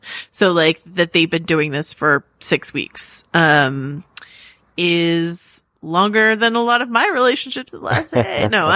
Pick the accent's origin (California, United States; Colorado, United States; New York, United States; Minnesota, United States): California, United States; Mill Valley; Naomi flew out from Mill Valley. That's where I grew up in Marin County, in California.